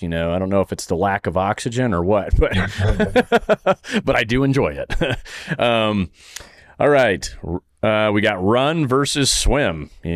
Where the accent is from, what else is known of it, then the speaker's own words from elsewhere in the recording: Saudi Arabia; I grew up in Saudi, so it was like one of the first movies I saw at a theater in Saudi Arabia